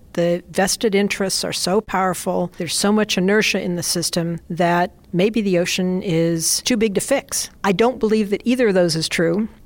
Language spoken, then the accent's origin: English; Colorado, United States; Being a swimmer and spending time in and around the water when I was growing up in Colorado